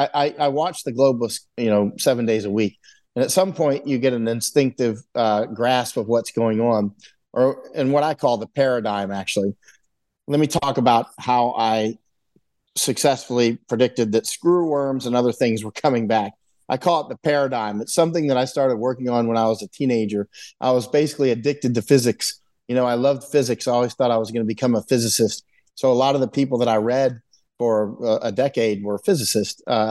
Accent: Florida, United States; I'm weirdly back in Florida, where I came from, actually. And I love Florida, and I grew up in Florida, and it's a part of me.

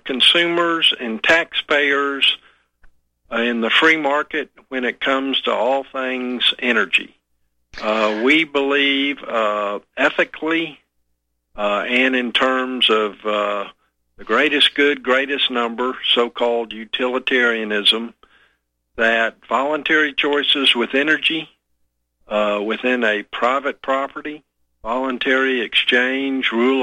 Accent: Houston, Texas, United States; Yes, Houston, Texas. Some people think I'm from Mississippi, but Houston is right.

